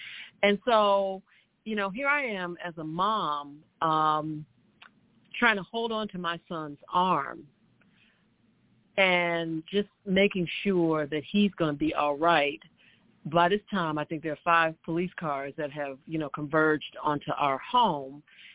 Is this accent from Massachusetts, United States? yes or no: no; Chicago, Illinois, United States; You know, I grew up in Chicago, and obviously, you know, there were stories about bad things that happened, but not the way it seems like they are.